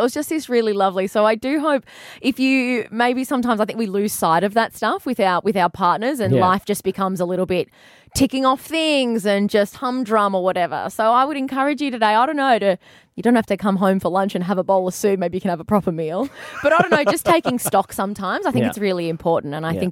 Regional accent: Melbourne, Victoria, Australia; now in Newcastle; I've truly never felt at home in Newcastle because I am from a different city. I'm from Melbourne.

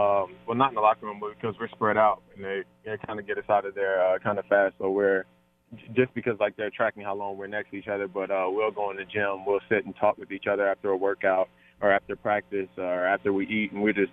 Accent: Cincinnati, Ohio, United States; I'm from Cincinnati. That's an hour and a half away

